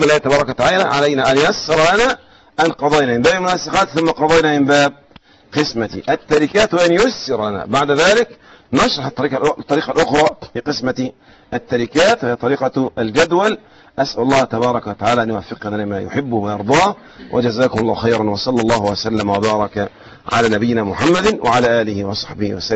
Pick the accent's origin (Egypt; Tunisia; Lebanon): Egypt; نحن من اهل مصر. فكلمة القراط منتشرة عندنا عند المصريين